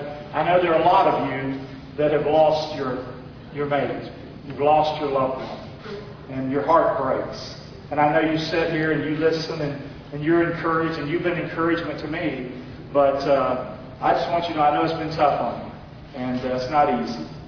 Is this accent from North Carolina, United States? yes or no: yes; Rockdale, North Carolina, United States; I'm from Rockdale, North Carolina.